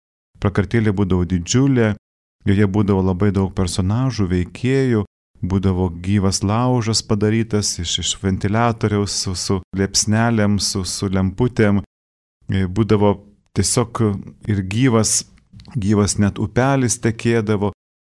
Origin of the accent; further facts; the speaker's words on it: Telšiai, Telšiai County, Lithuania; also born or lived in Kaunas; Ir Kaune ten, kur esu gimęs, o ypatingai, kadangi augau Telšių